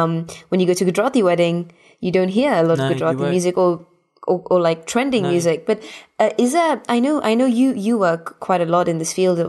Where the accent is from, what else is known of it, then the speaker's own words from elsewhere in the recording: Gibraltar; I was in Gibraltar, and I was raised in Gibraltar, Pale. It's a small country near Spain.